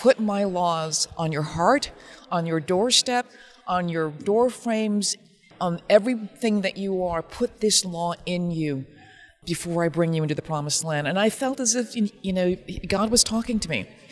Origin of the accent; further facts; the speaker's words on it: Minneapolis, Minnesota, United States; I am from Minnesota, just like you. I hail from South Minneapolis